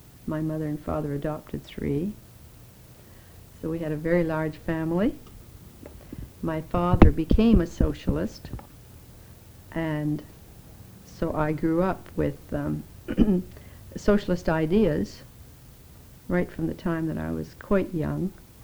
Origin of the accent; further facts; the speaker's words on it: Wynyard, Saskatchewan, Canada; born there; now, and I was born in Wynyard, Saskatchewan in 1913.